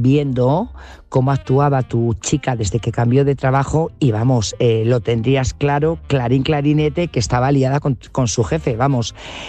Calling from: Burgos, Castile and León, Spain; corresponsal de Burgos.

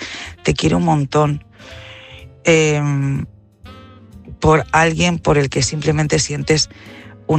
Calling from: Altea, Valencian Community, Spain; Hola, buenas noches.

